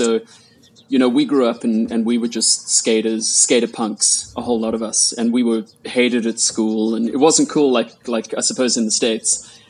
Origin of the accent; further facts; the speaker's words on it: South Africa; growing up in South Africa, at the time we got up to like all kinds of like crazy stuff. So, you know, it's a very outdoorsy place.